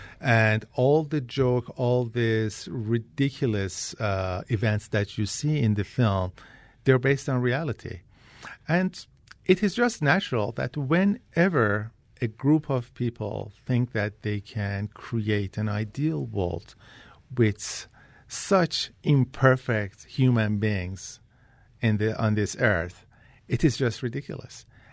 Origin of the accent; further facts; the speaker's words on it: Iran; I mean, when I was growing up in Iran